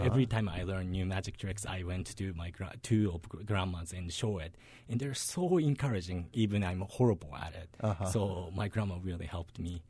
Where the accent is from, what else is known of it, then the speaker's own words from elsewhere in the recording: Japan; moved away; And I came from Japan 7 years ago.